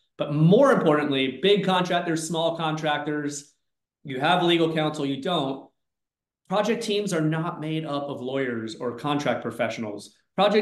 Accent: Miami, Florida, United States; I worked for a really large the preeminent construction law firm in the US in my hometown of Miami.

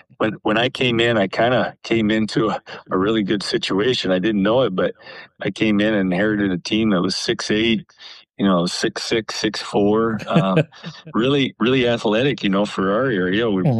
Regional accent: Iowa, United States; growing up in Iowa, it's hard not to know about Western Christian of Hull.

